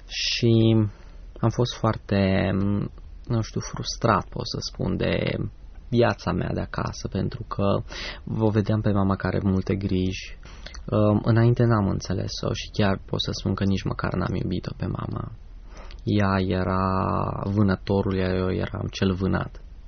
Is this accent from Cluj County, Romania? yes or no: no; Brașov, Brașov County, Romania; also born or lived in Câmpulung; sunt din Brașov, m-am născut la Câmpul Lung, cât timp mama era în delegație și lucra pentru ARO Câmpul Lung.